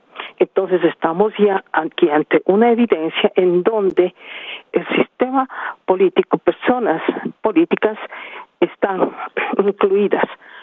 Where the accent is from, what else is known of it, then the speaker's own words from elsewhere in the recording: Ecuador; es bien desconsolador como ecuatoriana ver que ya existen los visos de un narcoestado.